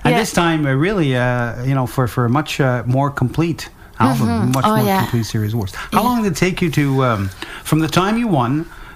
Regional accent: Thetford Mines, Quebec, Canada; I come from Thetford, which is

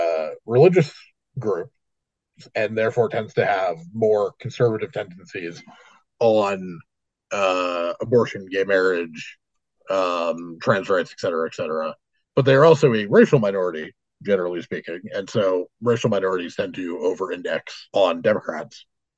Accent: Canada; We're both Canadian, obviously

